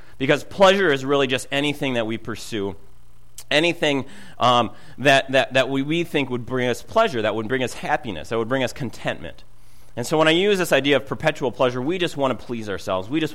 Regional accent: Minnesota, United States; I drove to school, you know, multiple times from my hometown in western Minnesota over to eastern Minnesota

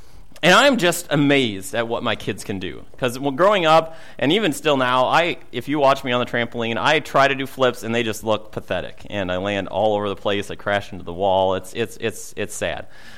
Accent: Minnesota, United States; I'm Minnesotan, so I'll say no thank you for the cookies the first two times

